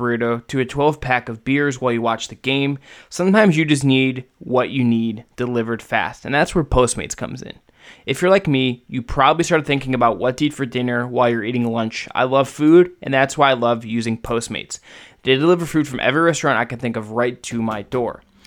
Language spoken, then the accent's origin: English; Midwest, United States; No, but like I'm from the Midwest. I can be rude.